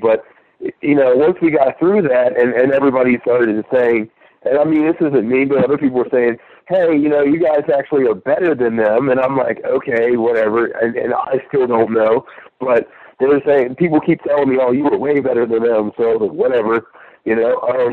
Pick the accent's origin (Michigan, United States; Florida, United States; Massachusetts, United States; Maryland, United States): Maryland, United States; Originally, I'm from the Eastern Shore, Maryland. I just trained in Baltimore and learned how to wrestle in Baltimore.